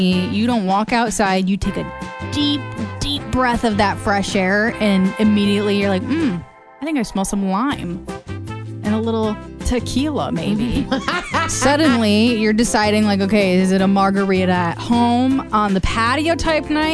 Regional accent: Anamosa, Iowa, United States; tomorrow I'm actually going to be driving through my hometown, and as I'm planning like my morning and what time I need to get up tomorrow, I know I have to plan an extra 15, 20 minutes to stop and get coffee on the way, because I know there's no coffee drive-thrus in Anamosa.

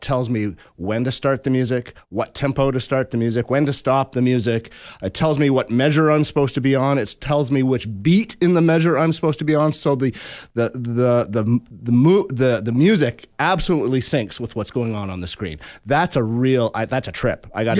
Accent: Iowa, United States; I am Iowan, I am Canadian, and I'm Ukrainian

